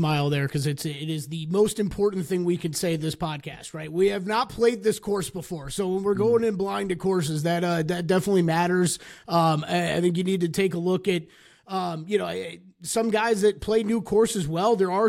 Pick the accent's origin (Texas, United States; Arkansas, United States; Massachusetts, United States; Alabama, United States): Texas, United States; Dallas; born there; Love Dallas. I was born in Dallas.